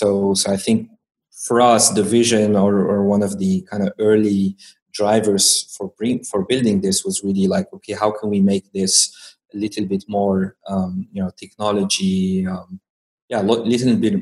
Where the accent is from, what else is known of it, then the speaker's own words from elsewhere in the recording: Algeria; moved away; also born or lived in France; I grew up in Algeria, North Africa, and then went to study in France.